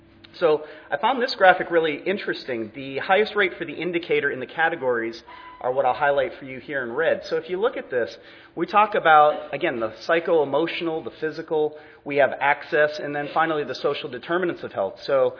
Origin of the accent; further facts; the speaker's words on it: Massachusetts, United States; So in our state, in my home state of Massachusetts, we do pretty well